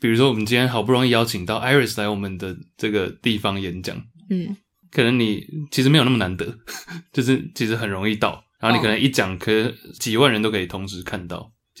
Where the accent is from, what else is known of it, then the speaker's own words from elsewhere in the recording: Nantou County, Taiwan; 到我的家乡去看一看。